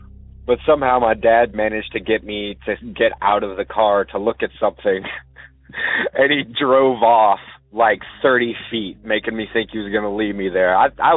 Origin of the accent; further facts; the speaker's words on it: Shepherdsville, Kentucky, United States; I'm from Shepherdsville, Kentucky. This is my first time calling.